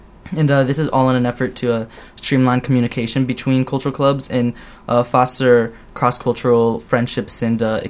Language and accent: English; Tennessee, United States; And I'm from Tennessee, so I don't really know anything about Africa, but I still went.